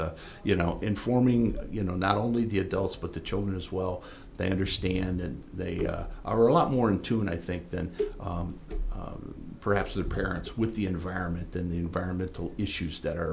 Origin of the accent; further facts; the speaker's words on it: Illinois, United States; I'm a kid from Illinois, here I see a bobcat right in the middle of the trail.